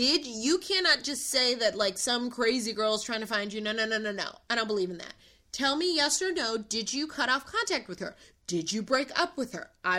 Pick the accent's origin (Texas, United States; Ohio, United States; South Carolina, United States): Ohio, United States; Just because I'm from Ohio doesn't mean I'm a sheep